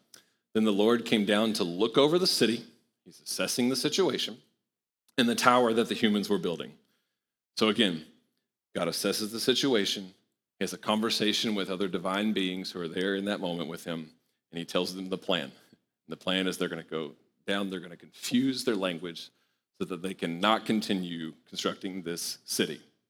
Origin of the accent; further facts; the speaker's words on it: Knoxville, Tennessee, United States; I married into this. I'm from Knoxville.